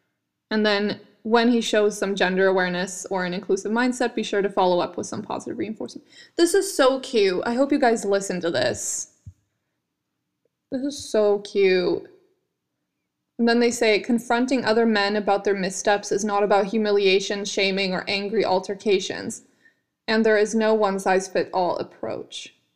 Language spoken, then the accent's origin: English; Sweden; also born or lived in United States; I'm from Sweden. I haven't lived in the States since I was fucking 7 years old. So even though I am half American and all these things, most of my experiences have been within Europe, and especially have been within Sweden.